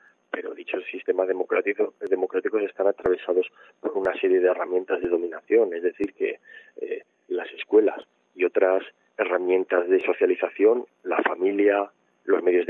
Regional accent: Madrid, Community of Madrid, Spain; por hablar de Madrid, que es de donde yo soy

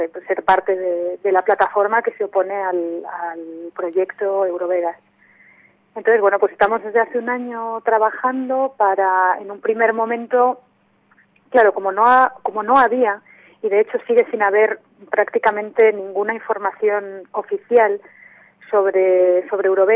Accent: Madrid, Community of Madrid, Spain; yo no soy de Leganés, soy de Madrid

